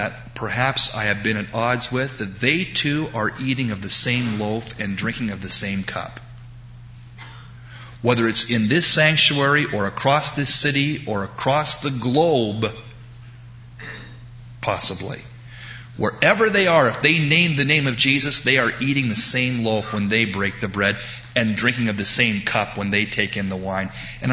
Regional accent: United States; I'm not assuming that because I'm an American, I'm going to heaven.

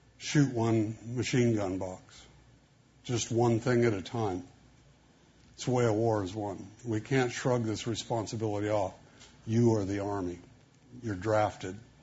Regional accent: United States; I mean, I'm here realizing as an American, I like to give just so long as it doesn't really cost.

